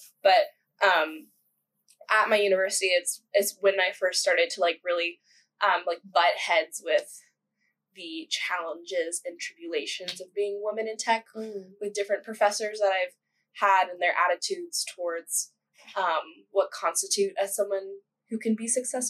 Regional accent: California, United States; I'm from the Bay Area, so I was lucky enough to be around very influential tech area

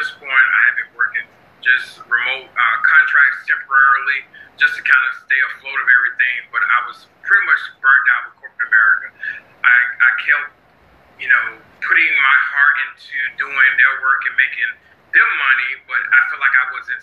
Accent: South Carolina, United States; born there; now in Atlanta, United States; I'm currently reside in Atlanta, Georgia. I was born in South Carolina, outside of Greenville.

